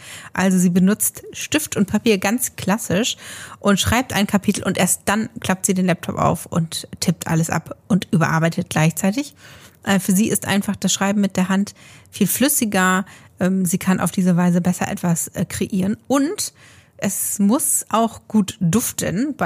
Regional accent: Lower Saxony, Germany; ich als Ostfriesin kann mich natürlich super gut damit identifizieren.

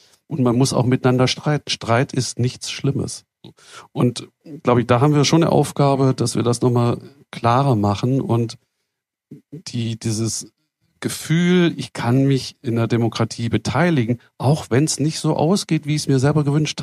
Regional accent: West Germany, Germany; Ich bin im Westen groß geworden

